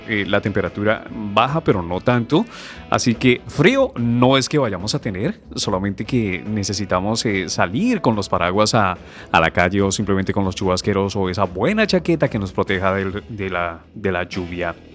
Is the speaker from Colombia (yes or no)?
yes; Colombia; now in Spain; se va a celebrar en nuestro país, en mi país, Colombia, el Día de la Madre